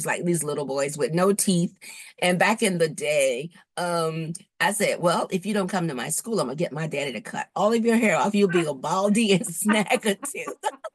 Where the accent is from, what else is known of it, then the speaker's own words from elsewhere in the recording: Albany, Georgia, United States; And also, growing up in Albany, Georgia, I was told all of my life that teaching was a good career for women, especially Black women.